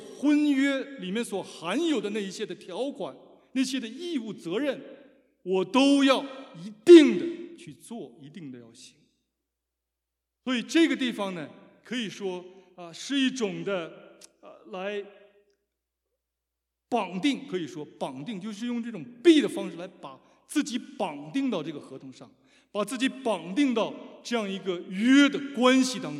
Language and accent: Chinese; China; 我们小的时候在中国的时候，大家知道签字每个人都有一个印啊